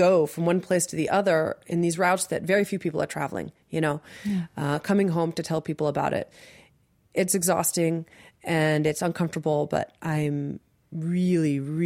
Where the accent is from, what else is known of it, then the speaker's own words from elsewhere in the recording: Massachusetts, United States; I'm coming from Massachusetts and, mm-hmm. you know, the wonderful cities of Somerville and Cambridge and Massachusetts.